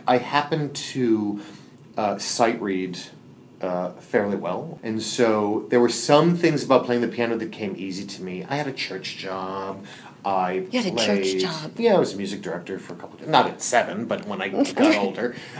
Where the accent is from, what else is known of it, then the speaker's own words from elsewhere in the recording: Chicago, Illinois, United States; I grew up in Chicago.